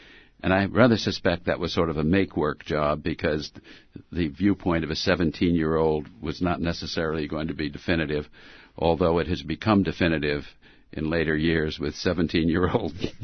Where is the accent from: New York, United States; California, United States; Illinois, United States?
California, United States; Hollywood; born there; I was born in the Hollywood Hospital.